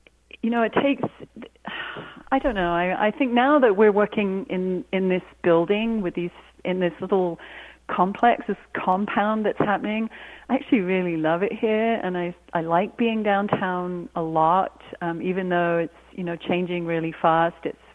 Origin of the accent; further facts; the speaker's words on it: South East England, United Kingdom; also born or lived in Jamaica / Cyprus; I grew up mostly, I wasn't born in England, I was born in Jamaica, and then grew up my early years in Cyprus, and then moved to England when I was about six. And we lived in mostly in Hampshire, which is sort of halfway between London and Southampton